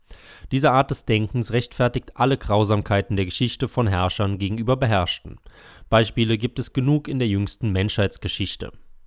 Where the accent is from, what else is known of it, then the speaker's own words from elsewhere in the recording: Lüneburg, Lower Saxony, Germany; was es in meiner Heimatstadt Lüneburg kostet